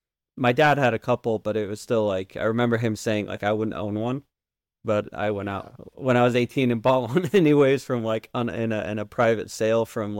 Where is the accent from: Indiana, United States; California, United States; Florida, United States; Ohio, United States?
Florida, United States; now in Oregon, United States; So I grew up in Florida for I don't know how many years, but then I moved to Oregon in 2020